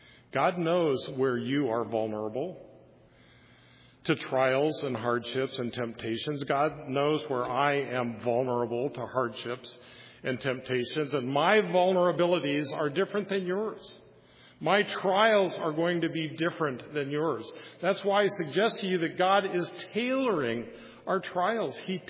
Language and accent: English; Kansas, United States; I grew up in Kansas, 115 degrees on summer days.